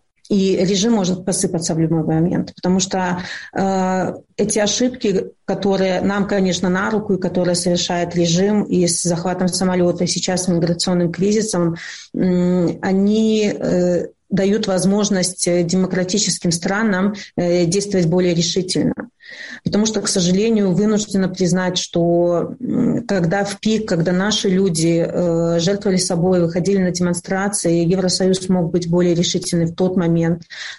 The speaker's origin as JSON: {"language": "Russian", "country": "Belarus", "said": "Я просто знаю, как белорусы поддерживают друг друга"}